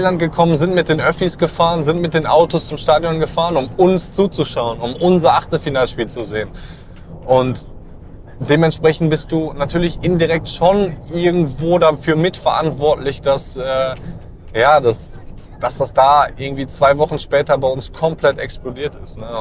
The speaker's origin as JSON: {"language": "German", "country": "Germany", "tie": "born or raised there", "lives_now": "Bergamo, Italy", "said": "die ist sicherlich bei mir in Deutschland da am Arsch der Welt, wo ich groß geworden bin"}